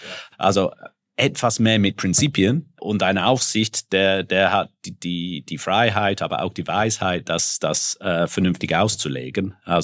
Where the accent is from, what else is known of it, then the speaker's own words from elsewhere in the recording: United Kingdom; weil als Kind in Großbritannien hat man überhaupt keine Berührungspunkte mit deutschsprachiger Literatur